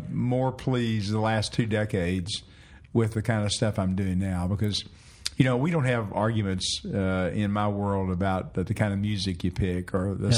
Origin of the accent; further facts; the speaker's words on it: Richardson, Texas, United States; She is. We knew each other growing up in Richardson, mm-hmm. and I've known her since second grade.